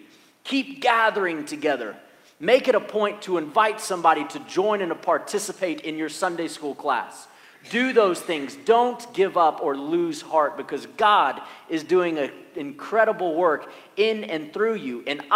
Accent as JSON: {"language": "English", "town": "New Orleans", "region": "Louisiana", "country": "United States", "tie": "born there", "also_born_or_lived": "South Carolina", "said": "I was born in New Orleans. I have parents from South Africa, and I spent a lot of years in South Carolina, so that makes me a Cajun African-American redneck."}